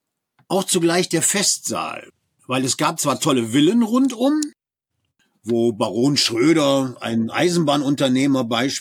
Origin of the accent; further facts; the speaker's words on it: Duisburg, North Rhine-Westphalia, Germany; Ich meine, ich komme aus dem Duisburger Süden. Das ist ja, ist wie ein Vorort von Düsseldorf.